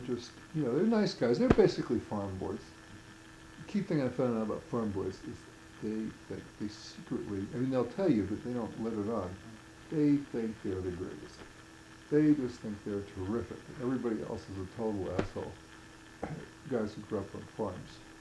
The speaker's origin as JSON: {"language": "English", "town": "New York City", "region": "New York", "country": "United States", "tie": "born or raised there", "said": "I grew up in New York City, and I never met a farm boy."}